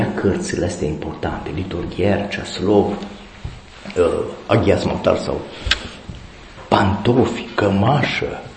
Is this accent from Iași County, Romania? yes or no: no; Turda, Cluj County, Romania; moved away; deloc îs din Turda, de ce am plecat la Craiova.